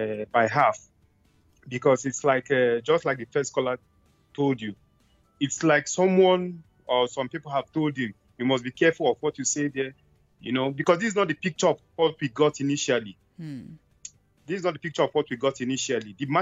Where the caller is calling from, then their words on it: Tel Aviv, Tel Aviv District, Israel; I'm calling from Tel Aviv.